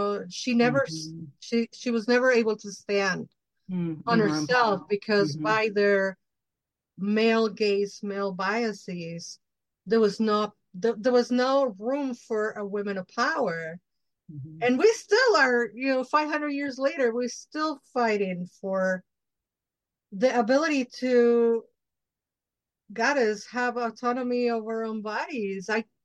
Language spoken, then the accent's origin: English; Mexico; And I happen to be Mexican from Mexico. I'm not Mexican American. I'm Mexican from Mexico. I grew up in Mexico.